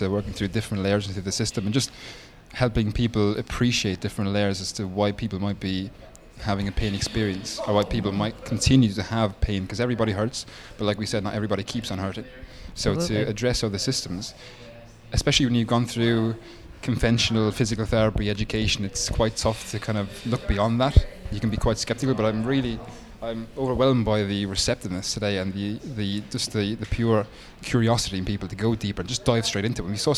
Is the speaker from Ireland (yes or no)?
yes; Ireland; accent: Irish; now in United States; when I got drunk, my accent got so Irish that I had to actively put on an American accent.